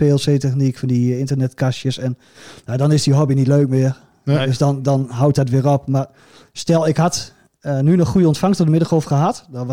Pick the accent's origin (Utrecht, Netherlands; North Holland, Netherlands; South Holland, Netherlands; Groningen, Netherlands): Groningen, Netherlands; Hoogezand-Sappemeer; bij ons in Hoogstandsappenmeer